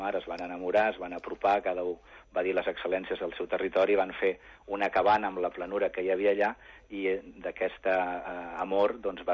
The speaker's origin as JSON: {"language": "Catalan", "town": "Barcelona", "region": "Catalonia", "country": "Spain", "said": "com Barcelona mateix, que és d'on soc jo"}